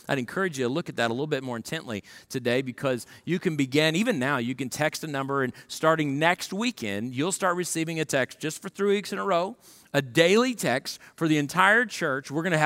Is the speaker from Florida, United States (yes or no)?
yes; Florida, United States; now in East Texas, United States; You know, I'm from Florida. We don't have any mountains. For that matter, we live in East Texas.